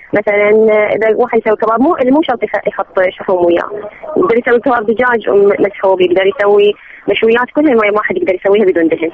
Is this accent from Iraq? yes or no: yes; Iraq; لأنه إحنا العراقيين تعلمنا على عادات خطأ من البداية